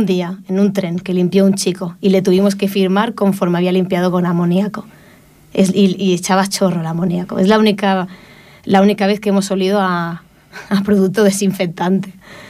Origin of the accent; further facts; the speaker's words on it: Ripollet, Catalonia, Spain; de Ripollet, que estoy aquí en la India viviendo cosas